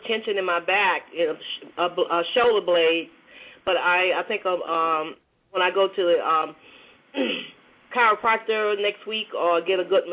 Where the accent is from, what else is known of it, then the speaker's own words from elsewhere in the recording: Cuthbert, Georgia, United States; born there; A little city called Cuthbert, Georgia.